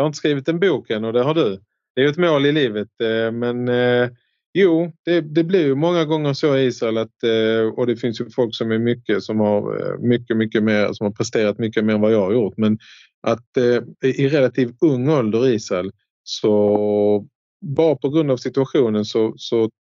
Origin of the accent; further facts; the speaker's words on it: Sweden; och som svensk förstår man ju lite norska och danska.